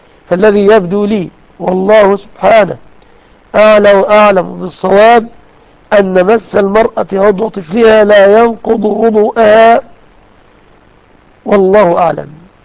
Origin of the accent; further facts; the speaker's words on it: Egypt; فعل ذلك مضطر في بلادنا مصر